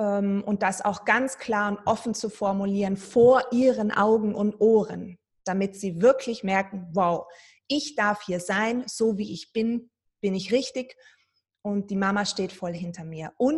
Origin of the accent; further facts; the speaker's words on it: Germany; accent: German; Sie hat natürlich meinen deutschen Akzent gehört.